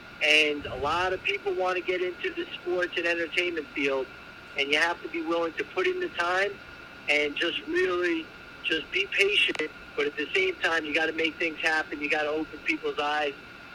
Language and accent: English; New York, United States; obviously I'm a little jaded being a New Yorker